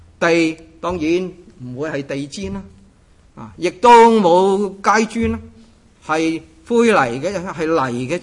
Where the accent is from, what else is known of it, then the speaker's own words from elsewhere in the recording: Hong Kong; moved away as an adult; also born or lived in Northern Thailand; 我在香港长大，刚才罗牧师提到我在香港长大，我很多很多关系和香港的关系